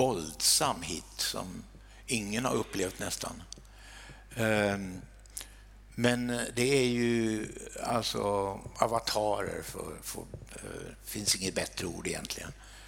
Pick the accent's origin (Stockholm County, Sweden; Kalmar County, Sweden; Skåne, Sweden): Kalmar County, Sweden; Västervik; hon växte ju upp i Vimmerby och jag i Västervik och det är bara 7 mil mellan dem. Så vi är båda smålänningar.